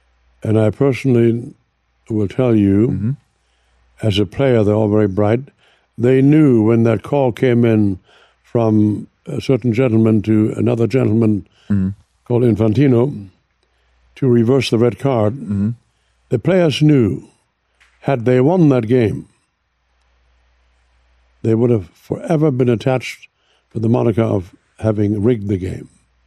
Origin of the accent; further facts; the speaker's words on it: Germany; And, you know, I'm from Germany, so...